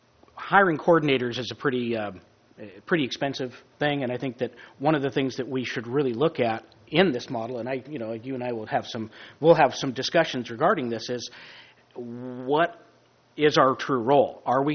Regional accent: San Diego, California, United States; growing up in San Diego, I spent a lot of time on the Star of India and a lot of the vessels down there

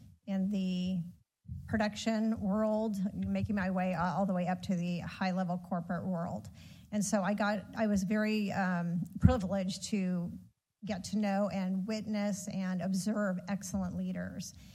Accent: California, United States; I was in Vegas and someone said that to me. I was devastated as a Californian.

